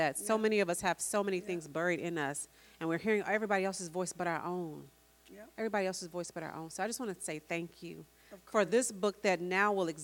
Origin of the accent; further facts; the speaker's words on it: Tulsa, Oklahoma, United States; I'm from Tulsa, Oklahoma, and never was taught about Black Wall Street, and Black Wall Street was 2 miles from my home.